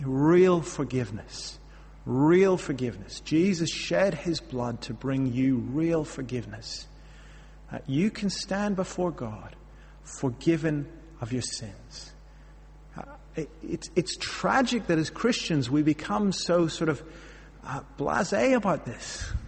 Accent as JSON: {"language": "English", "region": "Northern Ireland", "country": "United Kingdom", "tie": "born or raised there", "said": "Growing up in Northern Ireland, I remember very vividly the case of a man"}